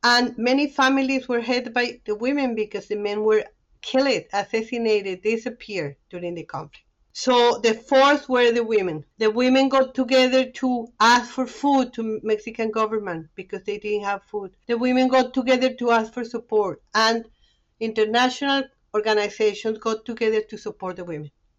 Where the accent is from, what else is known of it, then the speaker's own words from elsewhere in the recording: Colombia; now in Canada; I grew up in Colombia and came to Canada like 33 years ago.